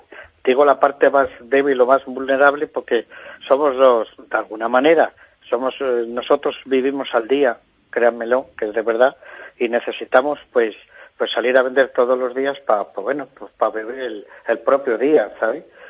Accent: Zamora, Castile and León, Spain; y yo soy zamorano, que quiero que conste, Soy zamorano, además, defiendo mi ciudad, y bueno, estoy encantado de vivir en ella, en Zamora

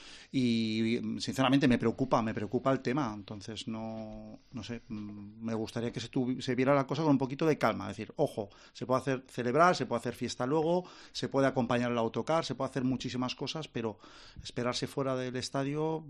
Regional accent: Sant Joan Despí, Catalonia, Spain; Yo soy de San Joan

